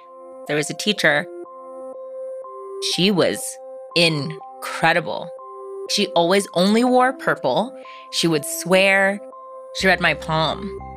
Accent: California, United States; I grew up in Orange County. I had a very cushy upbringing.

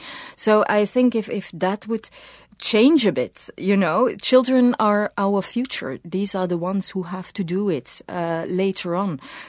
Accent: Belgium; I'm from Belgium.

